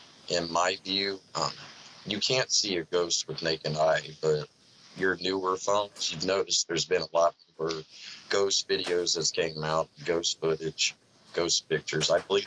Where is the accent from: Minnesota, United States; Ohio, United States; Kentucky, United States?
Ohio, United States; Mostly, since I'm from Ohio, I really follow like the Loveland Frog.